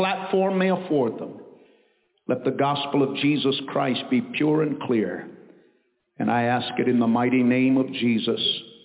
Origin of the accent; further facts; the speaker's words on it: Maine, United States; granite from my home state of Maine.